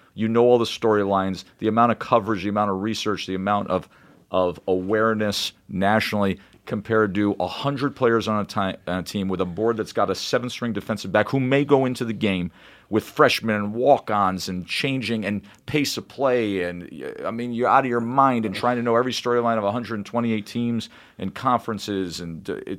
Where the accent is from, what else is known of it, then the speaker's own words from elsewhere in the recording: Schenectady, New York, United States; When I was a little kid growing up in Schenectady, New York.